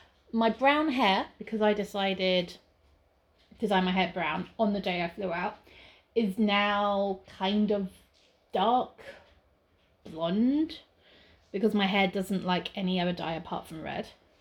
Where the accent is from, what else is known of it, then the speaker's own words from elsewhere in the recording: England, United Kingdom; Because I am English and I do love to talk about the weather.